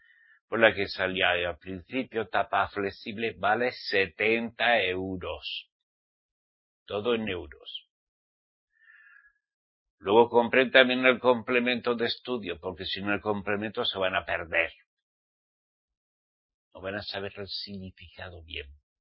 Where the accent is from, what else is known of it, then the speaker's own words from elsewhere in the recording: Spain; en mi país, España